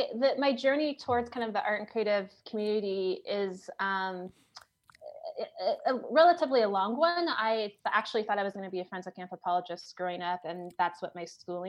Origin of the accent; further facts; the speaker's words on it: Cheney, Washington, United States; I grew up in Cheney, went to Cheney High School, did the 16-mile trek into Spokane, went to Whitworth.